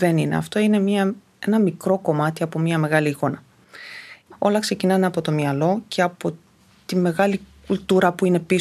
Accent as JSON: {"language": "Greek", "country": "Romania", "tie": "born or raised there", "moved": "as an adult"}